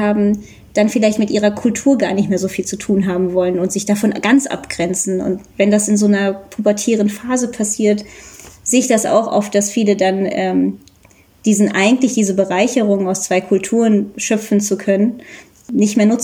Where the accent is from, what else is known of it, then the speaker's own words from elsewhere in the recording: Germany; ich bin ja auch Deutsche und habe halt indische Eltern.